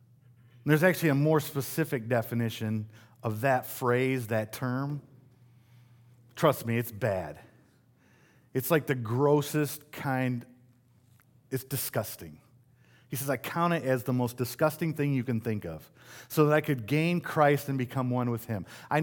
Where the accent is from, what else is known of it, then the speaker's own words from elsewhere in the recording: Michigan, United States; I grew up in West Michigan, which was a strong district in our denomination.